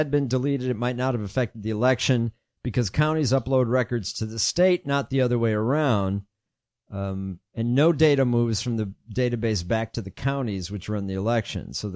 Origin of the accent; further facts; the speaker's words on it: Illinois, United States; In July 2016, in Illinois, my home state.